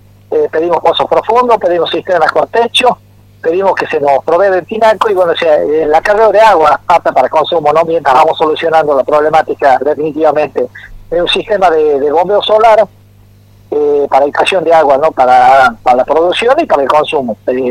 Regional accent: Salta, Argentina; somos las familias de Chaco Salteño

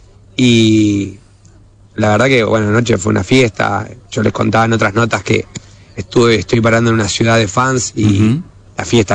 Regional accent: Argentina; now in Qatar; Cuando decís que sos de Argentina

